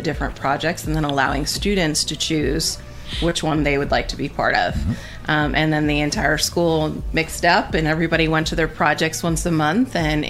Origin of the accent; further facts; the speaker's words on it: Connecticut, United States; So it started, I'm actually from Connecticut, and my principal back in Connecticut when I was a teacher